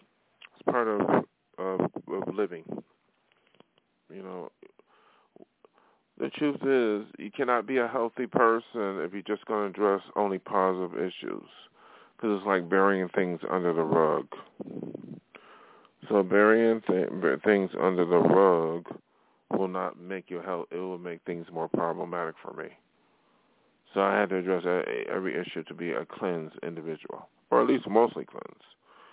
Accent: Buffalo, New York, United States; now in Los Angeles, United States; I've been in L.A. a very long time, so this is my hometown. It's not Buffalo. Buffalo don't. I respect Buffalo, but Buffalo is in the past, not the present.

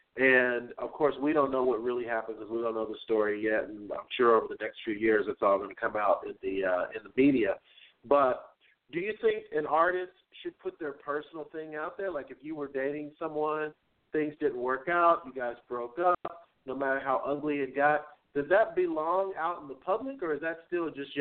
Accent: Kansas City, Missouri, United States; Now, I'm from Kansas City.

